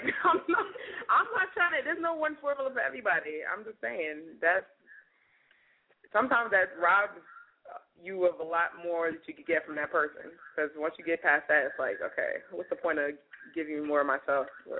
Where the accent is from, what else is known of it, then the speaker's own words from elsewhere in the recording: Chicago, Illinois, United States; Yeah. I'm originally from Chicago.